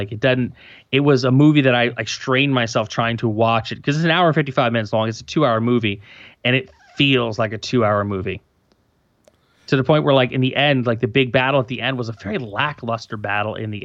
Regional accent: United States; like I, as an American, would not have noticed that.

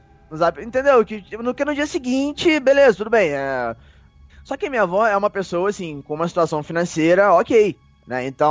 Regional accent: Petrópolis, Rio de Janeiro, Brazil; Mas, só que assim, eu falo como petropolitano.

